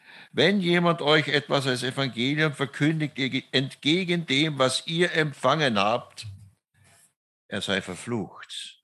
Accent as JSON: {"language": "German", "town": "Oberammergau", "region": "Bavaria", "country": "Germany", "tie": "born or raised there", "said": "geboren und aufgewachsen in Oberammergau, wohne im Schwarzwald, bin mit 17 zum Glauben gekommen"}